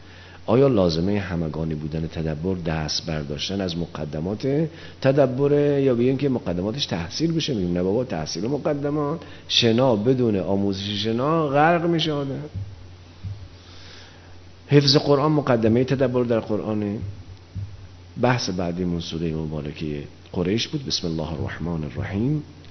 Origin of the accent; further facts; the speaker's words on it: Mashhad, Razavi Khorasan, Iran; ما که مشهدی هستیم، منتظریم کسی از ما بپرسه که شما کجایی هستیم؟ از مشهد هست